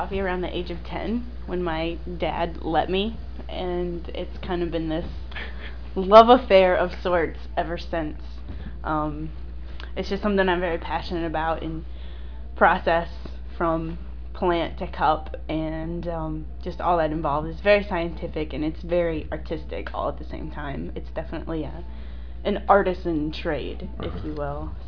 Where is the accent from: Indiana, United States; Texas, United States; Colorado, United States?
Indiana, United States; Mooresville; now in Nashville, United States; And I'm originally from Indianapolis area of Indiana, a little town called Mooresville.